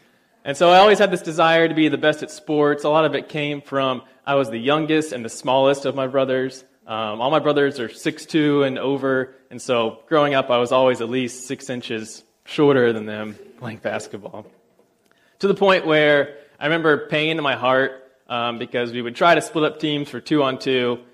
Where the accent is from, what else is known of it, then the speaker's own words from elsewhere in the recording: Orlando, Florida, United States; I grew up in Orlando, Florida, as the youngest of four brothers.